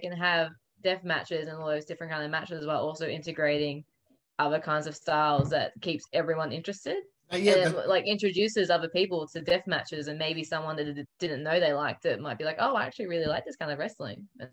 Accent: Newcastle, New South Wales, Australia; now in Sydney, Australia; I grew up in Newcastle, which is 2.5 hours from Sydney. So they still live there, obviously, and I'm in Sydney.

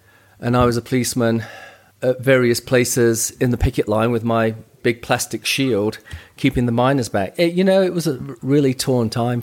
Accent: Nottingham, East Midlands, United Kingdom; And I was from Nottingham.

